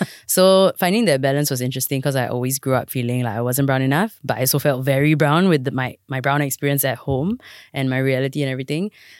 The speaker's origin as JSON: {"language": "English", "country": "Singapore", "tie": "born or raised there", "said": "I grew up studying Mandarin in Singapore as a brown girl"}